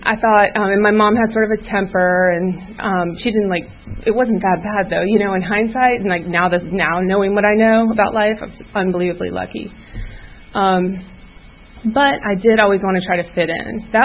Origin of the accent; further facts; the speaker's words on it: Atlanta, Georgia, United States; And basically, you know, I'm from Atlanta. I am an only child of parents who are still married and who are great.